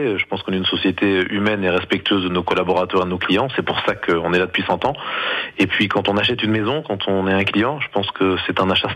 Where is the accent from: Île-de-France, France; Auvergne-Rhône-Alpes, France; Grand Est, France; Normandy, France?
Normandy, France; Alençon; On est tous originaires d'Alençon.